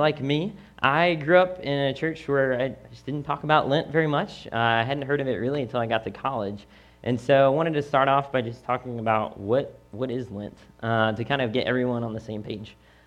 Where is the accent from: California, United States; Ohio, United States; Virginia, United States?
Virginia, United States; I grew up in Nelson County, which is just a tiny little place in between Lynchburg and Charlottesville.